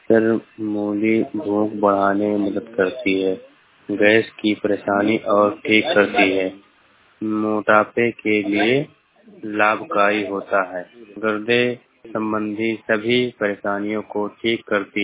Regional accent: Kevalpur, Uttar Pradesh, India; मेरा गांव का नाम है केवलपुर। मेरे जिले का जिला है बहराइच।

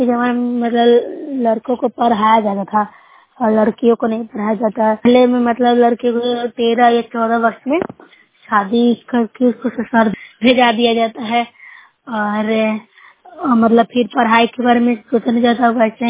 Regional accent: Bihar, India; मैं नौसराय ब्लॉक जिला नालंदा की निवासी हूँ।

